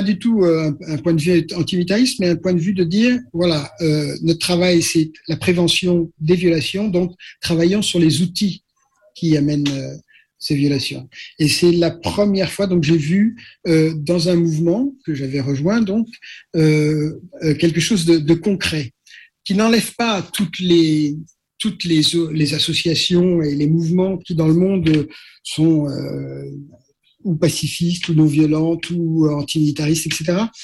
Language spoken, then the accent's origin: French; Corsica, France; Je pars chez moi en Corse vivre. Je vis 3 ans en Corse et puis dans mon village.